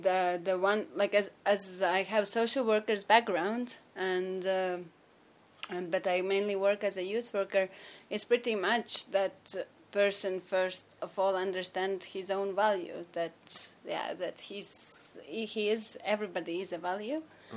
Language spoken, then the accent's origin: English; Latvia; English is a second language; from Latvia